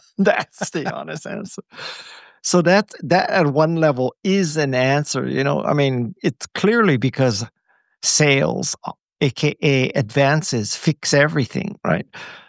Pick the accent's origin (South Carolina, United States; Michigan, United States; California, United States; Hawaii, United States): Hawaii, United States; Kalihi Valley; when I was growing up in Kalihi Valley in Hawaii, which is a very poor part of Hawaii, somebody gave me a ride in a Porsche.